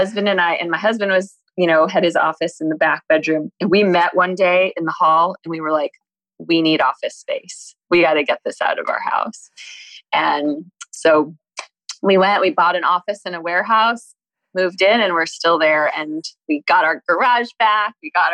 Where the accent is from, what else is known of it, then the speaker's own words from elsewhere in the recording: Midwest, United States; My dad, I'm from the Midwest. My dad taught me to save and have a nest egg.